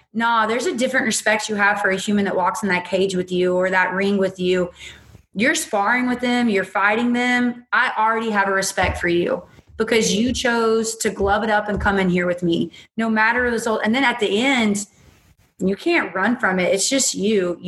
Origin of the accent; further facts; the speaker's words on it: Kentucky, United States; from Kentucky that comes from a family of four kids. I grew up in the middle of nowhere mountains.